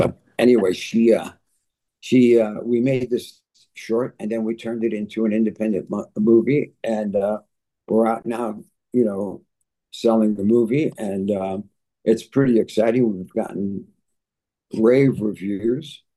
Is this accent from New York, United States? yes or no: no; Paterson, New Jersey, United States; I came from Paterson, New Jersey, which was the hood.